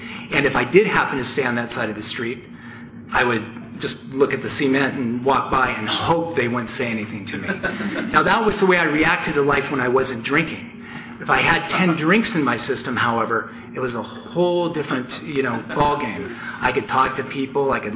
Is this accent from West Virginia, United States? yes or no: no; Portland, Oregon, United States; I grew up in Portland, and I was kind of a maybe upper middle class family.